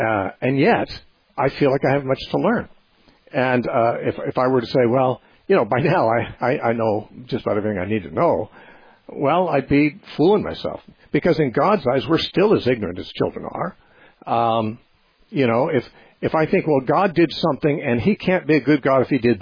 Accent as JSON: {"language": "English", "country": "United States", "tie": "born there", "said": "I mean, I was born in America, which is a lot more fortunate than being born in Bangladesh."}